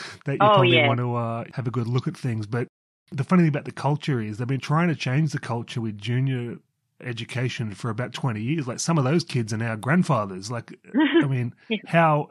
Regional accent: Newcastle, New South Wales, Australia; I grew up in Newcastle where me and my friends acted like football players, you know.

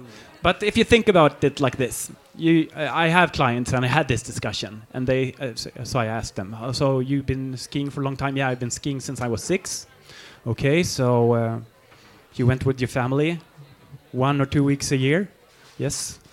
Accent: Berlin, Germany; also born or lived in Sweden; I grew up in West Berlin, actually, behind the wall at that time.

